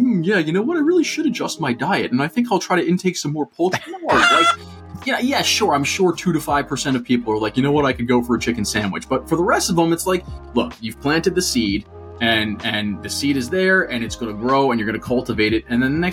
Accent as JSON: {"language": "English", "region": "New York", "country": "United States", "said": "I'm a New Yorker. I didn't even know what Sonic was."}